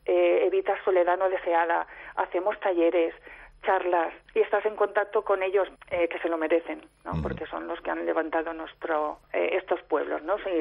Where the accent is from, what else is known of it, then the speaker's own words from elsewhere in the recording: Puzol, Valencian Community, Spain; No, yo soy de Puzol, Valencia.